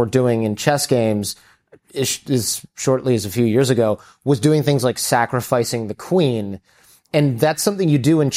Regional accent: Midwest, United States; And I know Jason and I grew up in the Midwest, so we've been in this polar vortex situation.

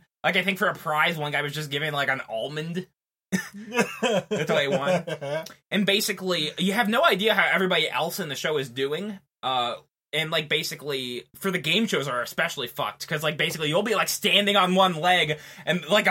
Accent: United States; I'm an American, so I don't know if like those two places are like 100 miles apart

